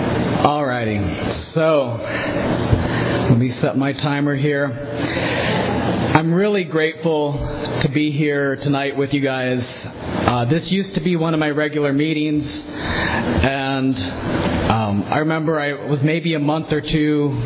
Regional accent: Visalia, California, United States; born there; So, I was born in Visalia. I was born at Kaweah Delta. My parents are from the valley.

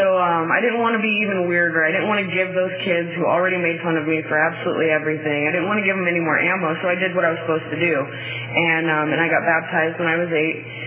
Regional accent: Bakersfield, California, United States; I'm from Bakersfield originally

